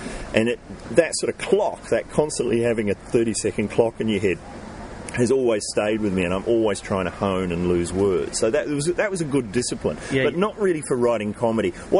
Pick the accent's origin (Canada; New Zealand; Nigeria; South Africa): New Zealand; accent: New Zealand; Because my accent was so thick, my New Zealand accent